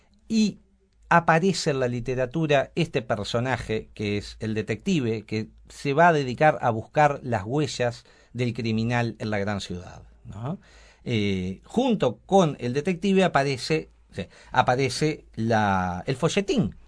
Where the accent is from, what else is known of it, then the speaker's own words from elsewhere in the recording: Trinidad, Flores, Uruguay; a Trinidad, que yo soy de Trinidad y las recomiendo ir, que es divino, o por lo menos se vive tranquilo.